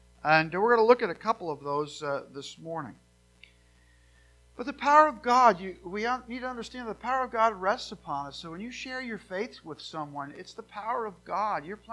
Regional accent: New Jersey, United States; But if I grew up in New Jersey.

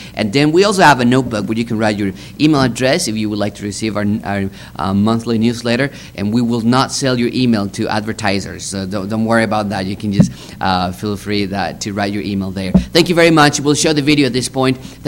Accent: Mexico City, Mexico; I grew up in Mexico City, and I saw missionaries going there and planting churches.

